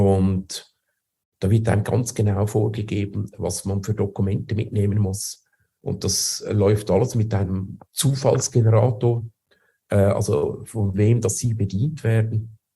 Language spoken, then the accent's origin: German; Switzerland; now in Moscow, Russia; Ich bin Schweizer. Ich habe in Zürich gewohnt viele Jahre. Ich habe auch in anderen Städten gewohnt, aber sicher. Ja, sehr wahrscheinlich 30 Jahre in Zürich.